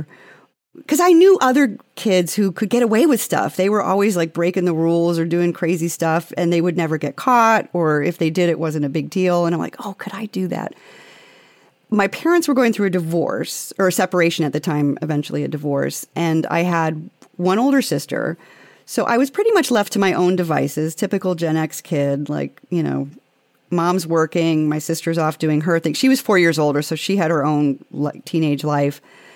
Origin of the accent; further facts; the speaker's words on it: Kent, Ohio, United States; So I grew up in Kent, Ohio, which is most famously known for the Kent State shootings in 1970 on the Kent State campus.